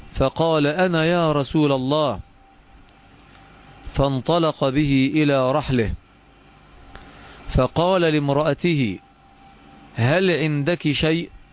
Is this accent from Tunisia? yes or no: no; Egypt; وهذا ما هو مشهور عندنا في مصر بالمثل البلدي